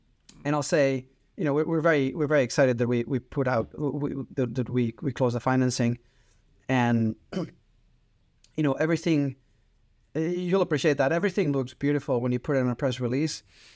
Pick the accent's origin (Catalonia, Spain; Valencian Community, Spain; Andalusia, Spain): Catalonia, Spain; So I'm from Catalonia.